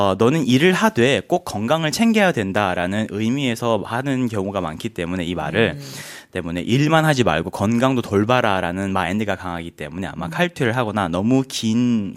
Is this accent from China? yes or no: yes; China; 그리고 쇼라는 글자를 듣자마자 중국인으로서 생각이 나는 단어 하나가 있었어요.